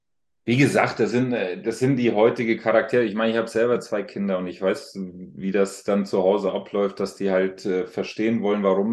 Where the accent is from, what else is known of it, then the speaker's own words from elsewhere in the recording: Alzenau, Bavaria, Germany; born there; Ist Unterfranken, ja.